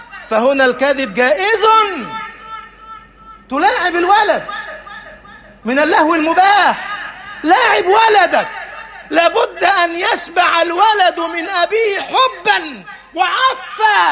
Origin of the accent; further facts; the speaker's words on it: Upper Egypt, Egypt; أعرف بعضهم في صعيد مصر وأنا من الصعيد